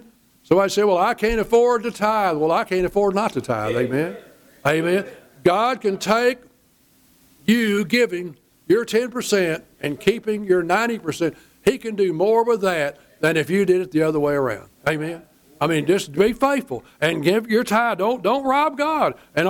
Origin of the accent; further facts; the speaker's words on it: Cleburne, Texas, United States; One time when I was as a kid growing up in Cleburne, Old Calvary Baptist, it was up about a junior high.